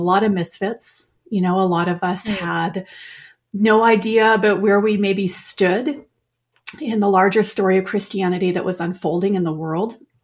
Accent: Calgary, Alberta, Canada; also born or lived in Western Canada; I'm from Canada, born and raised in Western Canada. I live in Calgary, Alberta. But actually, this is where I grew up. And then I left for 25 years and then came back.

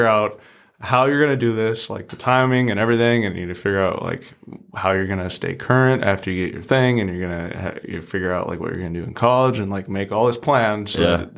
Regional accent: Minnetonka, Minnesota, United States; Oh, Minnetonka, Minnesota, yeah.

